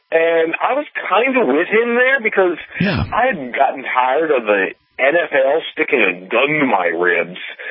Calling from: Metairie, Louisiana, United States; Metairie, Louisiana, right outside of New Orleans.

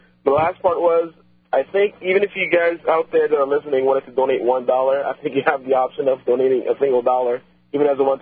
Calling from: Miami, Florida, United States; I'm calling you from Miami, just to give you an idea.

